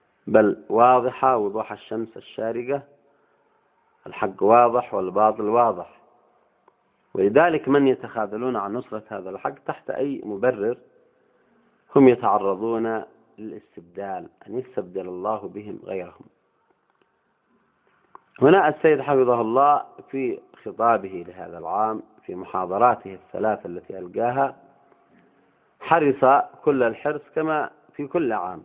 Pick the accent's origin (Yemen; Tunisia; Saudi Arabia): Yemen; نحن كشعب يمني بين هذه الأمة